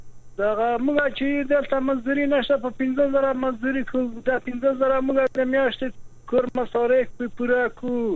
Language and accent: Pashto; Maidan Wardak, Afghanistan; زه د افغانستان دی وردګونه